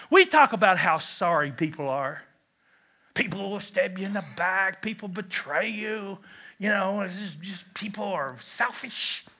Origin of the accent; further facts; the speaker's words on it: Kentucky, United States; Now I'm from Kentucky where smoking is still a spiritual gift, but that's young for anybody.